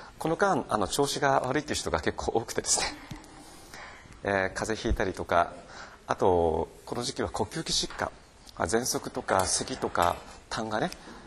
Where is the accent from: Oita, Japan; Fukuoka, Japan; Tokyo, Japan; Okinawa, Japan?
Fukuoka, Japan; 福岡から参りました